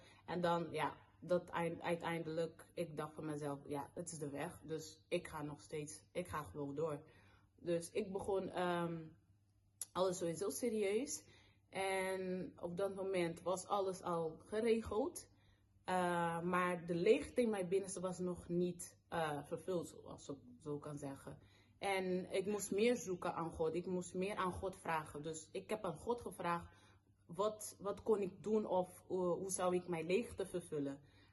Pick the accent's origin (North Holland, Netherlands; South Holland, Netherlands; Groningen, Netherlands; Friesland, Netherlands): South Holland, Netherlands; Rotterdam; ik kom uit De Gaardesingel, Rotterdam.